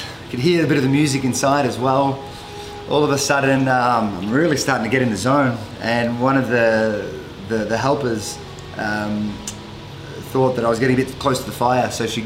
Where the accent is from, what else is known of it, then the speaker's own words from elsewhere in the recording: Australia; You know, I grew up in Australia